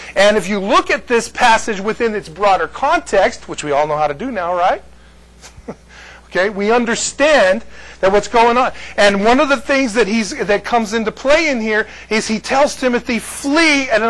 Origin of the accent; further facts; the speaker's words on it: United States; because I'm an American, and especially a big American